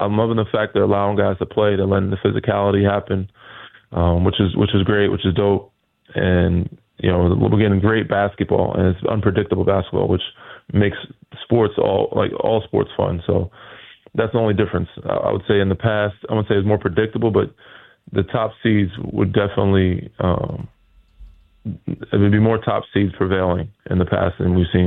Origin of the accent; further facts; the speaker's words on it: New York, United States; And I grew up in New York, but I was never a Knicks fan.